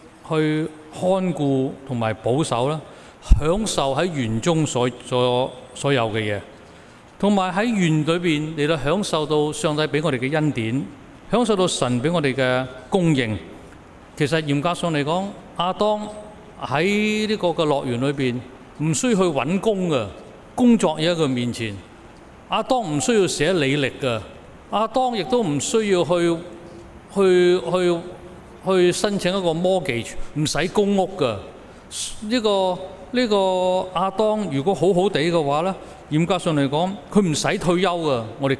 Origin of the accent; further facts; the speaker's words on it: Guangdong, China; 我哋广东人就叫做大笨象